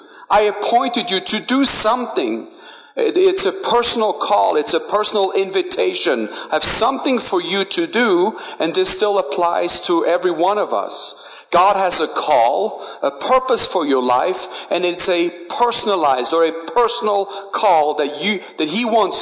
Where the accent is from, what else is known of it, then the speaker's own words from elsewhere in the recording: Switzerland; Of course, growing up in Switzerland, one of the favorite sports is football